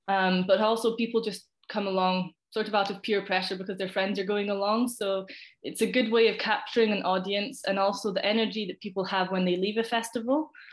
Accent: Scotland, United Kingdom; I grew up in the Highlands of Scotland, right, just 10 minutes away from Loch Ness, very rural area. And I grew up in quite an international family, I suppose, because my mum is French and my dad's English.

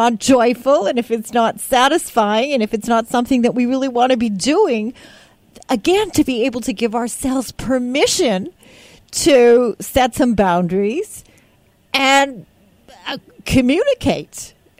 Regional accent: Canada; born there; I was born in Canada in an Orthodox Jewish family.

